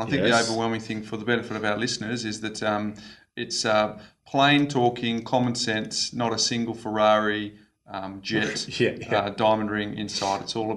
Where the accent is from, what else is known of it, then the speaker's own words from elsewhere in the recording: Perth, Western Australia, Australia; my hometown of Perth